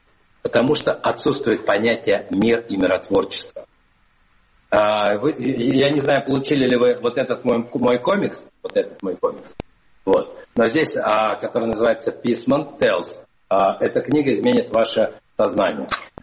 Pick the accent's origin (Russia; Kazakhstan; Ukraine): Kazakhstan; born there; как я в Казахстан по-российскому летаю, там, где я родился, в Казахстане.